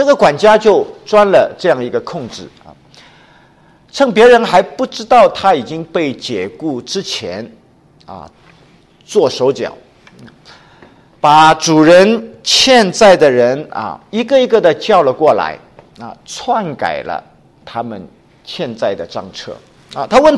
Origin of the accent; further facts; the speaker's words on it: China; 我们中国人也很讲人情啊，在中国的国内的时候啊